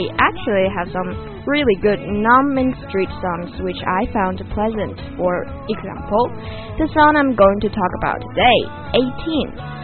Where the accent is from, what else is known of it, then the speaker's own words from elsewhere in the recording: Shandong, China; English is a second language; Hi everyone … from Shandong Province